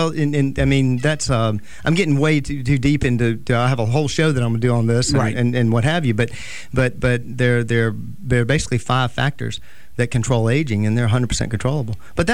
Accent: Mobile, Alabama, United States; Yeah, born and raised in Mobile.

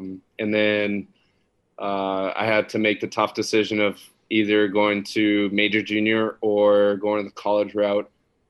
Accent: Quebec, Canada; growing up in Quebec

